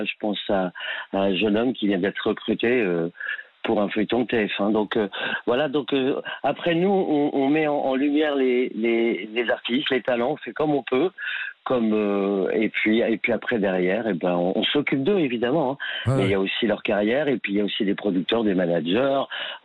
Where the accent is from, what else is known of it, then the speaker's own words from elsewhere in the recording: Île-de-France, France; Moi, je suis de Seine-et-Marne